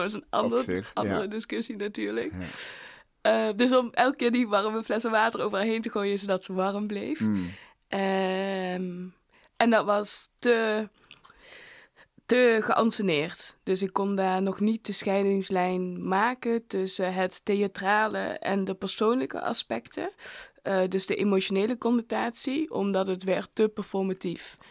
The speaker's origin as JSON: {"language": "Dutch", "town": "Maastricht", "region": "Limburg", "country": "Netherlands", "tie": "born or raised there", "said": "daar komt bij dat dat Maastricht is. Dus dat dat kenmerkend is van waar ik vandaan kom, waar ik ben opgegroeid voor mijn moeder."}